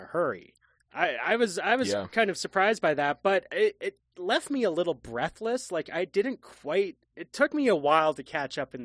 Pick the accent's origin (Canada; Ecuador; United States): Canada; I should know this. I'm Canadian.